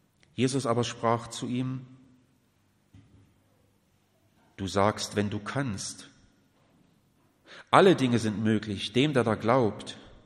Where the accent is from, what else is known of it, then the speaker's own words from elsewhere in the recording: Schwedt, Brandenburg, Germany; Ich bin ja in Schweden an der Oder groß geworden, da fließt in der Entfernung die Oder vorbei